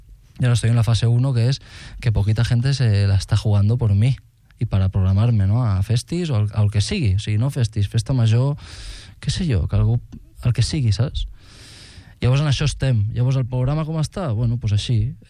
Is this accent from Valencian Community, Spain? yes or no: yes; Valencia, Valencian Community, Spain; moved away; mon pare és de València, uh-huh, jo he nascut en València, i a mi me connecta més el valencià que el català, però bueno, que porto aquí 25 anys i podria cantar en català perfectament.